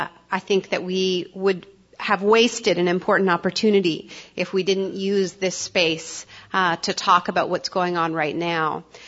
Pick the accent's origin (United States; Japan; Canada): Canada; I'm Canadian, I'm a dual citizen, by the way, Canadian and American. My parents actually met in California, and my father was a war resister and came to Canada during the Vietnam War.